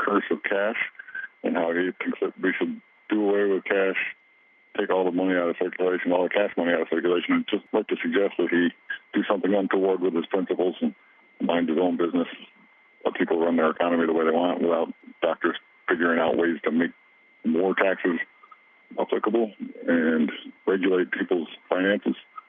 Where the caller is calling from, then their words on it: Schenectady, New York, United States; I'm calling from Schenectady.